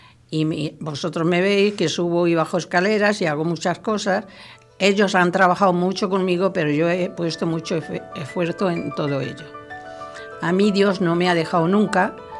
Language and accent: Spanish; Porcuna, Andalusia, Spain; moved away as an adult; now in Madrid, Spain; Tengo 81 años, nací en Porcuna, Jaén. Luego me vine a Madrid con 18 años.